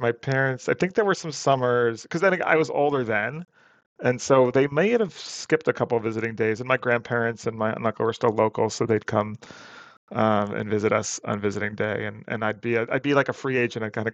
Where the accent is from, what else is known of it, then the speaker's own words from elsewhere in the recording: Connecticut, United States; Yeah, so I grew up in Southern Connecticut in Fairfield County.